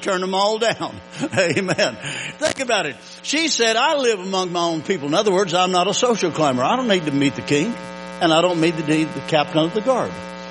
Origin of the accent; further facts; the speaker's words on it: United States; I was raised in East Texas in New Mexico, and my dad, when I was 5 years old, built an adobe shack, 10 foot by 12 foot.